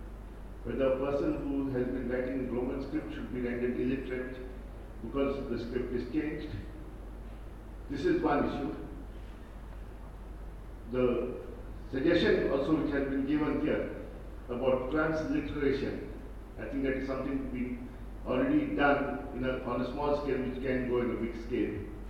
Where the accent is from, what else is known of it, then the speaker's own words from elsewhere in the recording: Goa, India; first language Konkani; from Goa and proud to be a Konkani speaker.